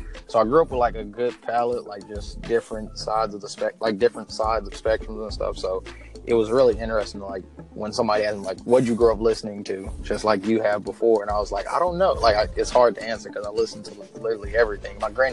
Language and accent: English; Atlanta, Georgia, United States; now in Nashville, United States; I'm from Atlanta, Georgia originally. I'm now based out of Nashville, Tennessee